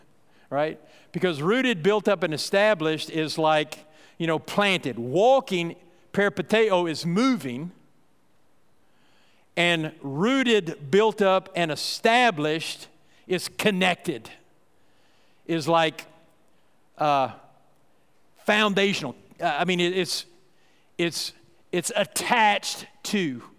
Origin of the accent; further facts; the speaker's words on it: Texas, United States; And you know, I come from West Texas. I know something about tumbleweeds.